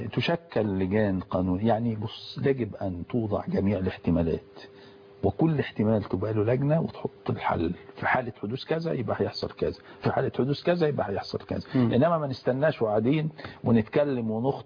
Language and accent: Arabic; Egypt; عندنا في مصر